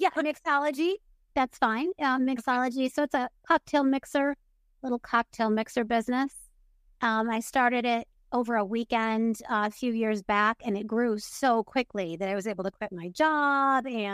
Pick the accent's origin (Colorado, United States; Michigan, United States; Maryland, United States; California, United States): Michigan, United States; now in Florida, United States; I am originally from Michigan. I am here in Florida.